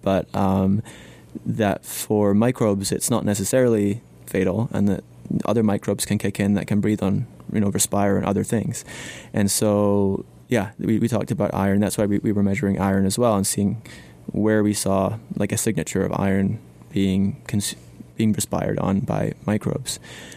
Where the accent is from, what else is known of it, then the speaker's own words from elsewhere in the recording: Scotland, United Kingdom; I grew up in Scotland, where it used to be a rainforest environment a long time ago